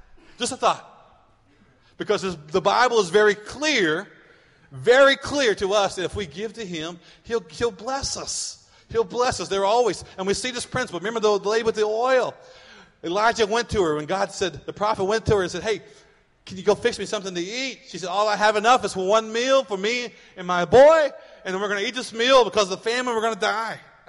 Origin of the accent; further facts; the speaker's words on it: Muskogee, Oklahoma, United States; I grew up in Muskogee, Oklahoma. Some of you maybe know that, some of you don't. It's not a big deal. But it's about 20 miles out of Chicota, Oklahoma